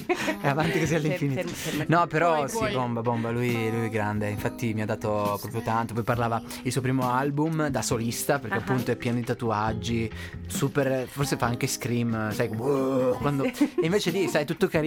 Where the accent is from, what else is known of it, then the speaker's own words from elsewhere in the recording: Piobesi Torinese, Piedmont, Italy; Io sono di Piovesi Torinese, in realtà, originariamente. Sì. 19 km di distanza da Torino.